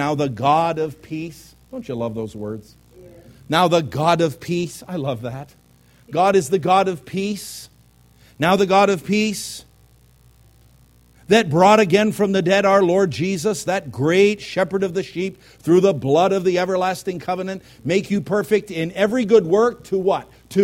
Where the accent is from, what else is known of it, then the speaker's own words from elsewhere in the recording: United States; And by the way, since I'm an American, I'm going to make twice the mess that I need to.